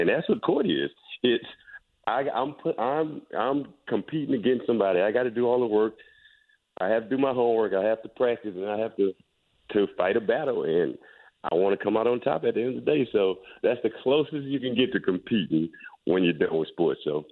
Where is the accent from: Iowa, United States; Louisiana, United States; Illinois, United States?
Louisiana, United States; Brulee; moved back to my hometown of Brulee about a year ago. So I'm just I'm back home now.